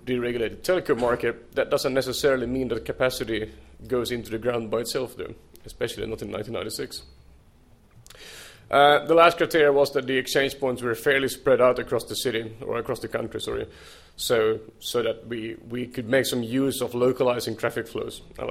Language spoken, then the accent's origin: English; Sweden; English is a second language; exchange point operator in Sweden.